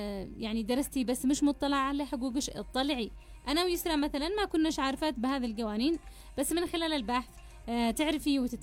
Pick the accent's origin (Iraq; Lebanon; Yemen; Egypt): Yemen; العنف لازال مستمر في بلادنا اليمن